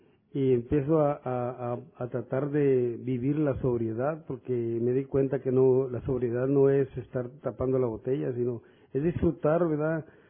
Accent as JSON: {"language": "Spanish", "town": "Corpus Christi", "region": "Texas", "country": "United States", "said": "Yo vengo de Corpus Christi."}